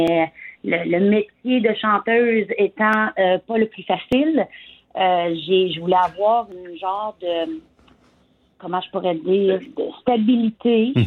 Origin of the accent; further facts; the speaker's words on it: Hammond, Ontario, Canada; je suis native. Je suis native de la région Est-Ontario. Je suis native de Hammond.